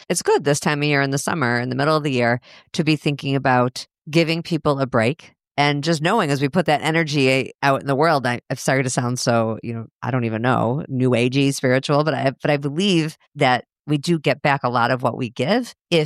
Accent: Highland Park, Illinois, United States; I will be live in my hometown of Highland Park with Rebecca Jacobs.

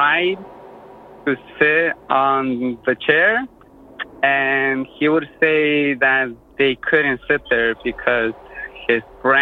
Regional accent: Boardman, Oregon, United States; And I'm from Boardman, Oregon.

